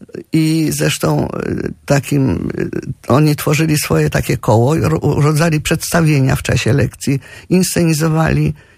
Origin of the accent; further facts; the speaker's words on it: Rivne Oblast, Ukraine; No cieszę się, że pochodzę z kresu, bo to dużo, dużo daje wspomnień i przeżyć pewnych jakiegoś nastawienia do życia. To była wieś, normalna wieś ukraińska pod Równem